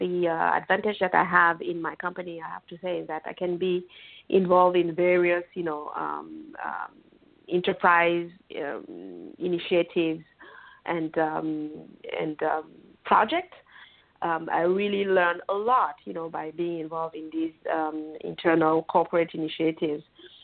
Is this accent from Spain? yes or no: no; Cameroon; now in France; And I am French now, but born and raised in Cameroon, Central Africa. I did my whole, schools in Cameroon